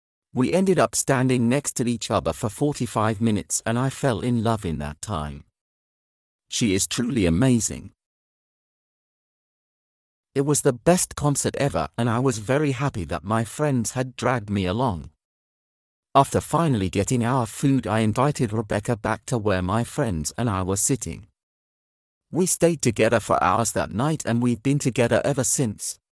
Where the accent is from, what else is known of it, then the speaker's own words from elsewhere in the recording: Birmingham, West Midlands, United Kingdom; moved away as an adult; now in London, United Kingdom; and I live in London. I was actually born and raised in Birmingham, but I moved to London for university back in 2008, and I've never left.